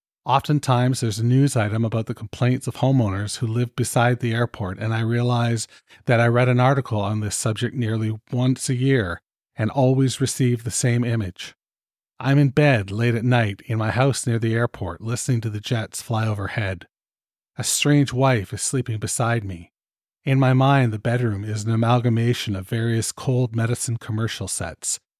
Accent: Canada; I'm fucking Canadian.

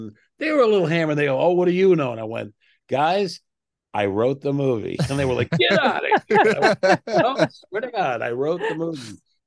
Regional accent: Port Chester, New York, United States; I want to see the house I grew up in Portchester, New York.

